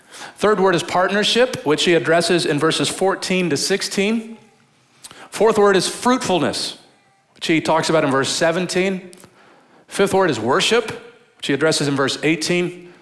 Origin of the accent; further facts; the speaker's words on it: Detroit, Michigan, United States; born there; So I was born in Detroit, Michigan, to a family that worked in factories in Detroit, what people do in Detroit.